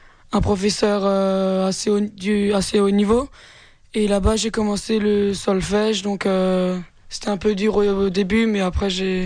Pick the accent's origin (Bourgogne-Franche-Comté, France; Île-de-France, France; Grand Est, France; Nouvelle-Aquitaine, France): Grand Est, France; Ettendorf; je viens d'Ettendorf. J'ai 15 ans, j'ai deux frères et une sœur.